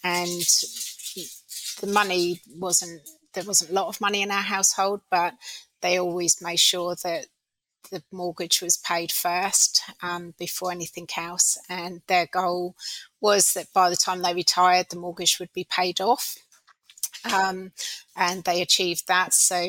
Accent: Southampton, South East England, United Kingdom; moved away as an adult; now in Australia; I grew up in Southampton in the UK. That's famous for being where the Titanic sailed from.

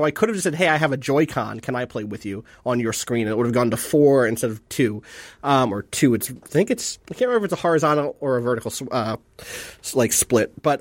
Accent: New Jersey, United States; I'm from New Jersey. I'm from the East Coast.

